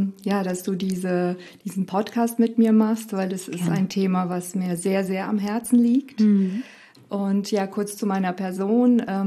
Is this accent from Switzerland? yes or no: no; Romania; Ich bin in Rumänien aufgewachsen, wo nochmal anders damit umgegangen wird